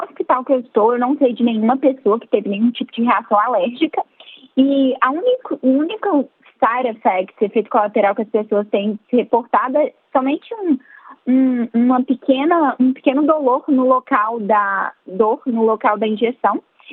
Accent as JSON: {"language": "Portuguese", "town": "Belo Horizonte", "region": "Minas Gerais", "country": "Brazil", "tie": "born or raised there", "also_born_or_lived": "Montes Claros", "moved": "as an adult", "lives_now": "United States", "said": "Então, eu sou de Minas Gerais, eu sou de uma cidade que chama Montes Claros, mas eu cresci em Belo Horizonte. Eu, na verdade, já estou nos Estados Unidos há 5 anos."}